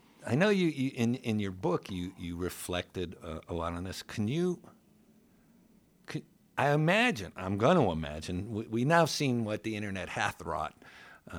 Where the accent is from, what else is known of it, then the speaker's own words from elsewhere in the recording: Midwest, United States; growing up in the Midwest myself, as I did and as you did